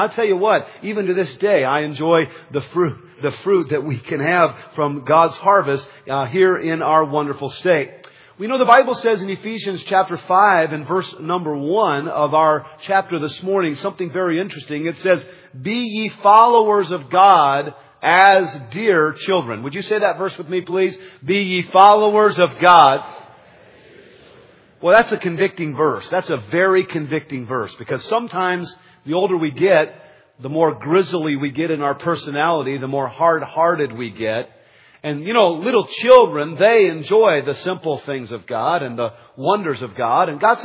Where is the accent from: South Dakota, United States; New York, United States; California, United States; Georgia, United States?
California, United States; San Jose; Well, when I was a boy growing up in San Jose, California, some of my best memories came around harvest time.